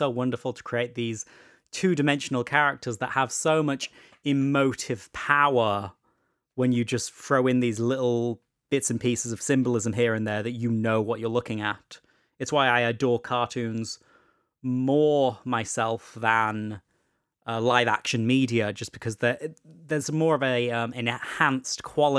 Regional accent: England, United Kingdom; I don't, but as I'm English and you're American, we probably have very different TV experiences.

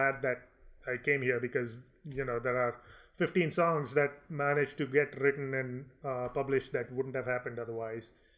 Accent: Bangalore, Karnataka, India; moved away as an adult; I mean, I was born in Bangalore. I didn't live in any other city until I was 30 years old when I left.

